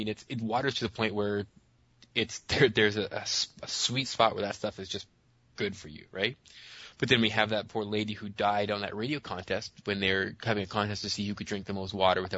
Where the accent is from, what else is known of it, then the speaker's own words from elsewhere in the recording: Canada; the pale is just from being Canadian.